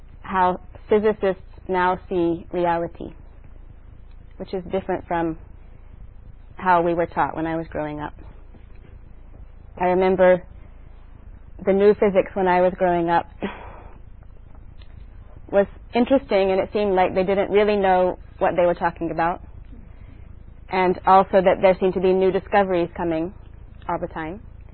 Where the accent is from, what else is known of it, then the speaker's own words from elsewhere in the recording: United States; We have a game where I grew up in the States called 21 Questions.